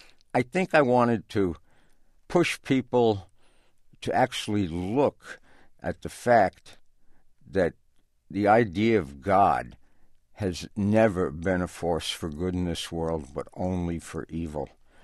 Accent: Newark, New Jersey, United States; I'm from Newark, New Jersey.

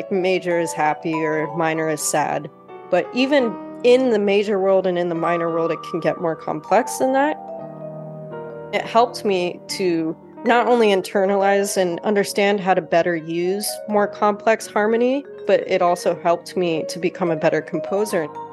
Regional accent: San Francisco, California, United States; I'm from San Francisco, California. I'm a vibraphonist, composer, band leader, arranger.

